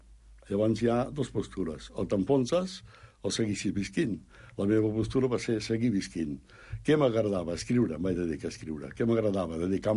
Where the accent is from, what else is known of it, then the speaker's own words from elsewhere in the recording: Sant Ramon, Catalonia, Spain; Jo soc doble, jo dic que soc doblement de poble, soc de la Segarra, de Sant Ramon, abans es deia la Manresana, ara es diu Sant Ramon, i soc del poble nou. O sigui, tinc l'avantatge de ser de poble per partida doble.